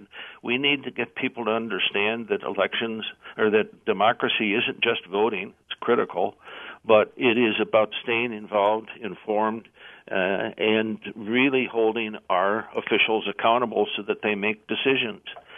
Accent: Wisconsin, United States; I'm proud from Wisconsin.

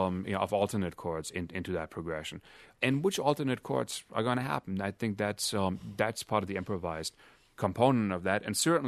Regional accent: Canada; because I grew up in Canada

